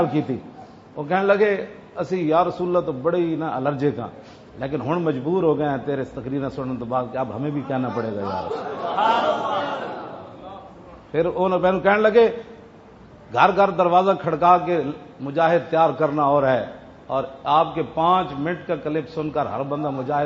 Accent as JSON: {"language": "Urdu", "region": "Punjab", "country": "Pakistan", "said": "ہاں جی، میں بھی پنجابی ہوں."}